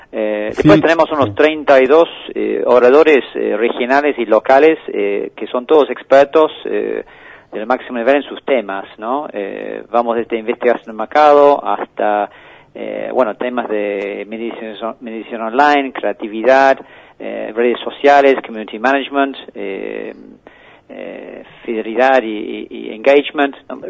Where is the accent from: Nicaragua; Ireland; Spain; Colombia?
Ireland; Spanish is a second language; now in Argentina; soy irlandés, nombre y apellido complicado por ahí